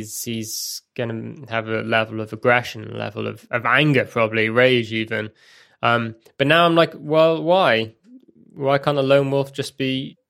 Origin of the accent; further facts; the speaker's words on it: United Kingdom; That's just putting the facts together as I see them as a British person with these Malvinas cocoa biscuits.